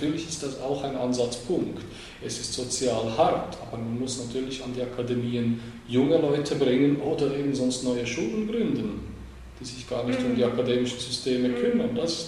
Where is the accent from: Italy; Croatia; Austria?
Croatia; ich bin selber ursprünglich Kroate